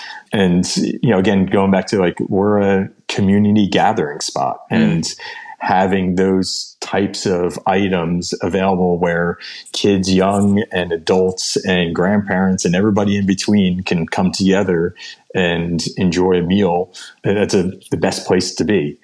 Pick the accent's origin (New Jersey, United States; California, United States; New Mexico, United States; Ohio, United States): New Jersey, United States; except if you're in New Jersey like I am because of our liquor laws here. And I can't do that in my home state